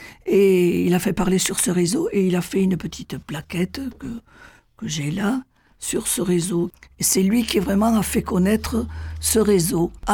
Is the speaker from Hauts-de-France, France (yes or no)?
no; Couflens, Occitanie, France; moi, je suis originaire du Couseran, du village de Salo, commune de Couflens